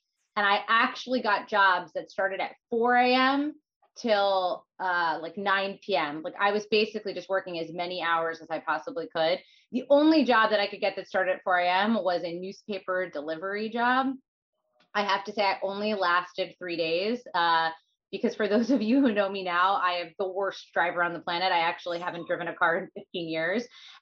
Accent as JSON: {"language": "English", "region": "New Jersey", "country": "United States", "tie": "born or raised there", "said": "So I grew up in New Jersey, was fully middle class."}